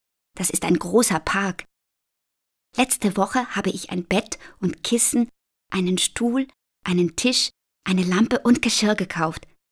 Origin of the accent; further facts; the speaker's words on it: East Germany, Germany; born there; also born or lived in Kassel / Bavaria; now in Augsburg, Germany; Ich bin nämlich in Ostdeutschland geboren. Meine Eltern sind nach dem Fall der Berliner Mauer in den Westen, nach Kassel gegangen. Später haben sie sich getrennt und meine Mutter hat eine Arbeit bei Bosch in Nürnberg gefunden. So sind wir nach Bayern gekommen.